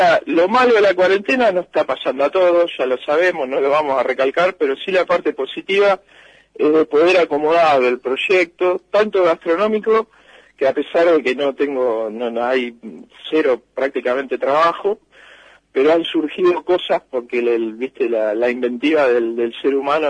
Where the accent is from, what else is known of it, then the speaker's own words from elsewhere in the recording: Bolívar, Buenos Aires Province, Argentina; accent: bolivarense; De hablar la tonada bolivarense, ahí la descubrí. Que la fui perdiendo, pero trato de remarcarla cuando estoy